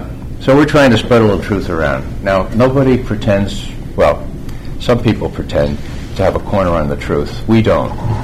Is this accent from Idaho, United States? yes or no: no; Bronx, New York, United States; I'm a returned New Yorker. I grew up in the Bronx, but I spent a lot of time, I worked during summers out on Long Island